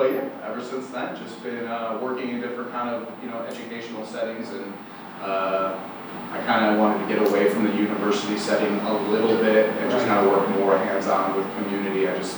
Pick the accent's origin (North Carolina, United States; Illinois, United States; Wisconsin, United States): Illinois, United States; Chicago; now in Chula Vista, United States; I have resided in Chula, in San Diego County for probably close to the last 10 years. I'm originally from Chicago. Had to get out of the cold weather, the windy city, if you will, there.